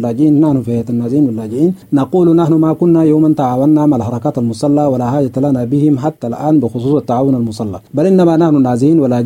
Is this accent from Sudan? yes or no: yes; Darfur, Sudan; وللحكومة الاعتراف بحقنا نحن كسودانيين وكدارفورين